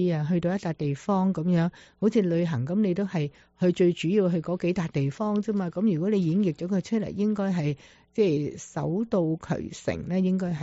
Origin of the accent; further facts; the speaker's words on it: Hong Kong; 因為你同我都係香港嚟啊嘛